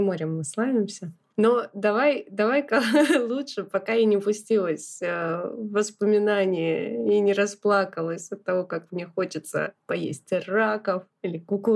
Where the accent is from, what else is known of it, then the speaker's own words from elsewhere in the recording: Rostov Oblast, Russia; Но так как я из Ростовской области, мы чаще как-то ездили в Анапу.